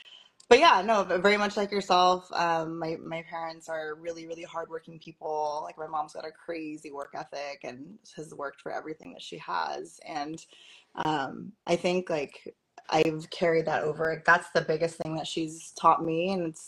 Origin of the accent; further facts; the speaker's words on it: California, United States; So, but yeah, I grew up in California. I have a big Filipino family.